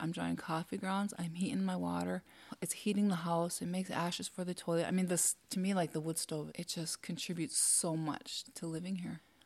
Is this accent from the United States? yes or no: yes; Cass Lake, Minnesota, United States; I grew up in Cass Lake.